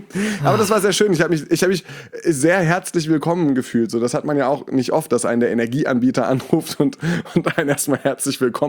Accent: Mainz, Rhineland-Palatinate, Germany; ich bin zwar Mainzer, aber bei uns sagt man Hilau.

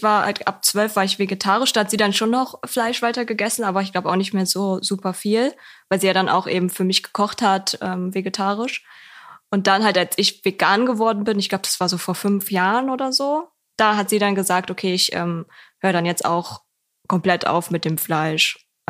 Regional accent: East Germany, Germany; wir kommen ja wirklich also aus dem Osten

